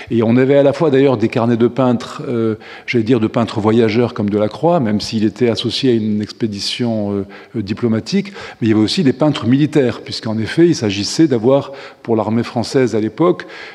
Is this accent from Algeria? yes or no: yes; Algiers, Algiers Province, Algeria; born there; moi je suis né à Alger à la fin de l'année 1955